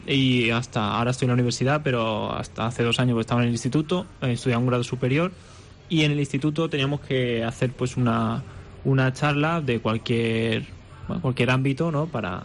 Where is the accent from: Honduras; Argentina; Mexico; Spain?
Spain; Olot, Catalonia; la de mi ciudad natal, que es Olot